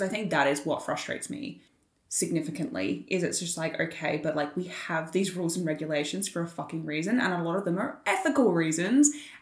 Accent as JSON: {"language": "English", "country": "Australia", "said": "we're Australian"}